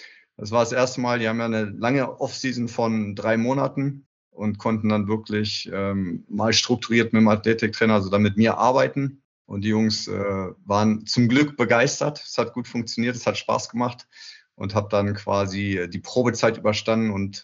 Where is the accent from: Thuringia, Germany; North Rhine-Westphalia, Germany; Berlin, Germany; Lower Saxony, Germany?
Lower Saxony, Germany; Hanover; aus meiner Heimatstadt in Hannover